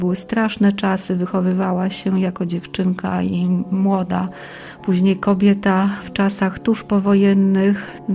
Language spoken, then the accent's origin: Polish; western Poland, Poland; Ja sama pochodzę z Polski Zachodniej, z terenów tak zwanej Polski Odzyskanej, więc kiedy tu przyjechałam, dopiero zaczęłam wchodzić w historię Lubelszczyzny